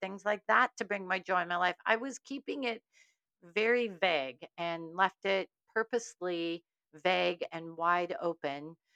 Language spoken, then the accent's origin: English; Minnesota, United States; now in California, United States; I was born in California, grew up in Minnesota, and then came right back to California after college at Carleton College